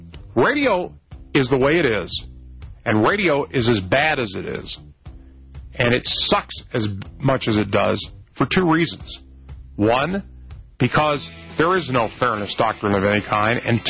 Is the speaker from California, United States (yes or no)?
yes; Los Angeles, California, United States; The talk stations that I listened to growing up in Los Angeles, in Orange County, which were then KLAC and KBC, had both liberals and conservatives on the station.